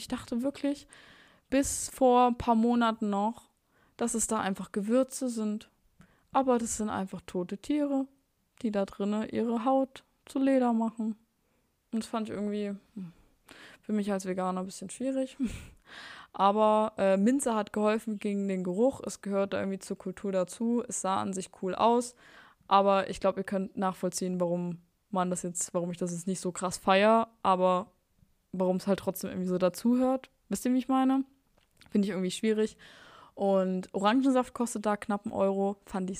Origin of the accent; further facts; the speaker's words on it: Saxony, Germany; bei uns in Sachsen sagt man so Plinsen